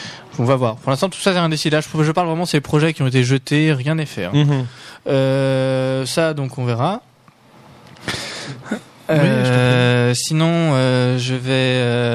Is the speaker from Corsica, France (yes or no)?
yes; Corsica, France; moi, je suis du Sud aussi, je suis Corse.